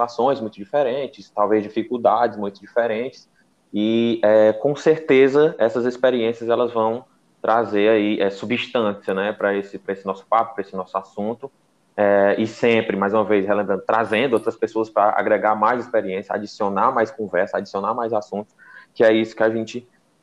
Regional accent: Northeast Region, Brazil; Sou também nordestino, moro no Ceará, gosto da nossa cultura.

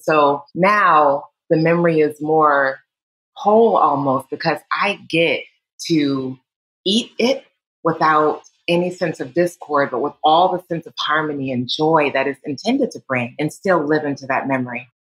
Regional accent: Atlanta, Georgia, United States; I grew up in Atlanta, and I remember church functions, after church functions, or any holiday at the church, getting together with family reunions, Sundays at grandma's, Saturdays too

